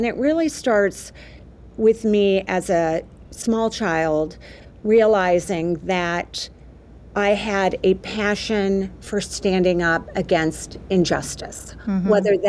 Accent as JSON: {"language": "English", "region": "California", "country": "United States", "tie": "born or raised there", "moved": "as an adult", "said": "But I grew up in California. And I ended up coming to Wisconsin for school in 1991. I did have family here, so it wasn't completely a new place for me."}